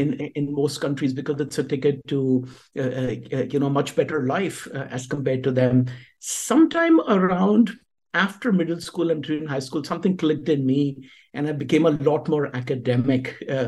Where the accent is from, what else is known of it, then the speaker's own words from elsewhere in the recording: India; But then, growing up in India, and India is again very different.